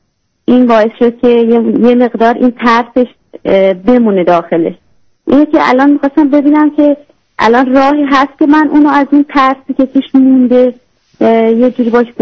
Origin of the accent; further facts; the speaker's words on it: Iran; moved away as an adult; also born or lived in Turkey; now in Norway; دخترم 6 ماهه بوده که ما از ایران اومدیم و تقریبا 2 سال و 2 ماه توی ترکیه زندگی کردیم